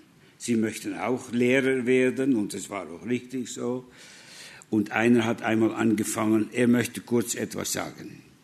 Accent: Netherlands; Also ich bin Holländer, Holland ist wie ein Pfannkuchen, ganz flach.

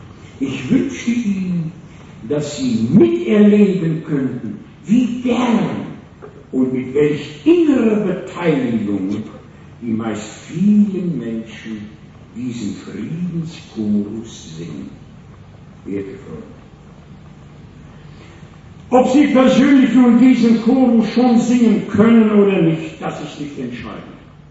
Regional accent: Halver, North Rhine-Westphalia, Germany; In meinem Heimatdorf Halfter bei Lübenscheid, bei Hagen, so bei Dortmund, bei Wuppertal

